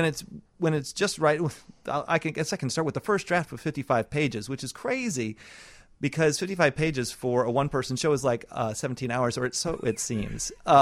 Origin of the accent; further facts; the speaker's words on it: Newton, Iowa, United States; And I grew up in the middle of Iowa. I grew up in Newton, Iowa.